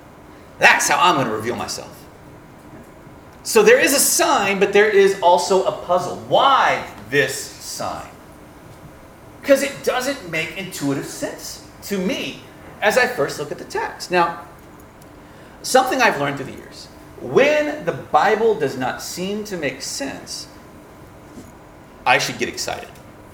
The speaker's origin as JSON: {"language": "English", "region": "Louisiana", "country": "United States", "tie": "born or raised there", "said": "So I was raised in Louisiana. I'm from the deep south."}